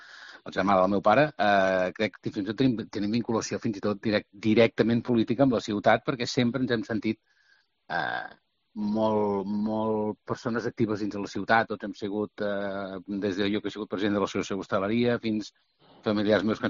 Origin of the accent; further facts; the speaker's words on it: Italy; now in Girona, Spain; Sí, és cert que sí que venim d'Itàlia, que l'origen no és gironí, però jo crec que ja des del primer moment ens considerem molt gironins